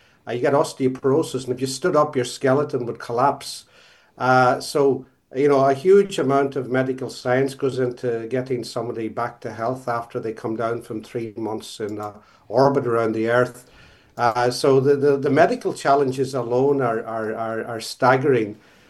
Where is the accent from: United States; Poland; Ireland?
Ireland; Glengad, County Donegal; I'm from Ballynahona and Glengad and Mallon and North Innishowen.